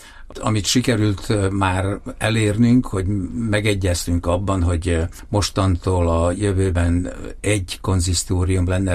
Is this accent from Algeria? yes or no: no; Vojvodina, Serbia; egy kis népből származom, és ott is Szerbiában élek, kisebbség vagyok